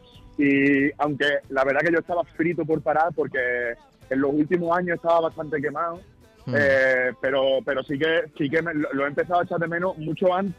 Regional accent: Málaga, Andalusia, Spain; Bueno, porque soy de Málaga, ¿no? Entonces me sale una especie de híbrido, ¿no?

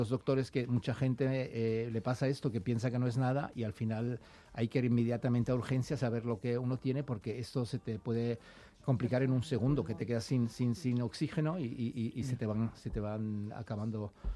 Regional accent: Andalusia, Spain; also born or lived in Switzerland / Austria; nosotros nos criamos en Andalucía, aunque nos echaron para que no vivamos las noches peligrosas de Marbella de la época de los 70, 80. donde nos mandaron a escuelas a Suiza y a Austria

